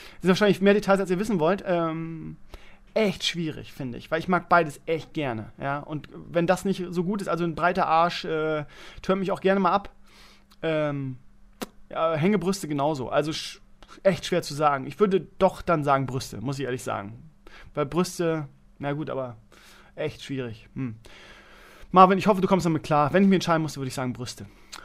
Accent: Bremen, Germany; ich komme aus Bremen-Gröpeling, von daher lässt sich das nicht verhindern.

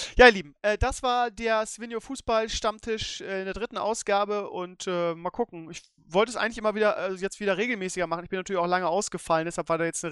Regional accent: Lower Saxony, Germany; Wieder gerade als Niedersachse ja was jetzt irgendwie

